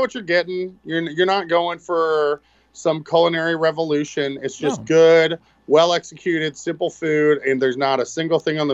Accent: Indiana, United States; I did them on on flour tortillas since I was raised in Indiana.

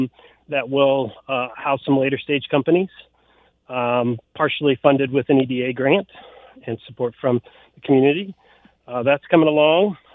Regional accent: Indiana, United States; I'm from Indiana, but I got to Bloomington and, you know, I sort of toughed it out.

